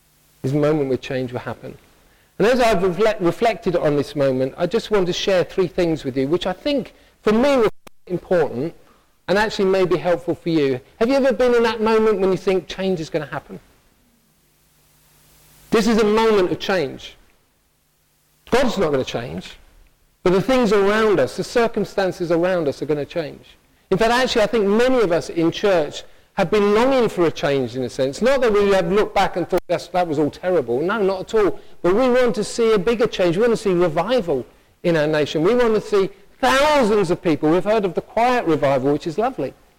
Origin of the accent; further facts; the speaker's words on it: United Kingdom; But as white British people particularly, some from other cultures may lean the other way, which is absolutely fantastic. But for us white British, sometimes we forget our emotions or we push them down.